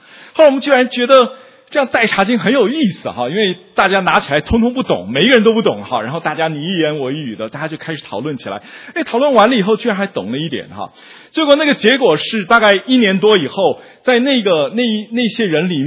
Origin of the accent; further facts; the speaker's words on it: Taiwan; 我是从台湾来的，我们几个有从台湾来的，有从香港来的，还有从马来西亚来的几个学生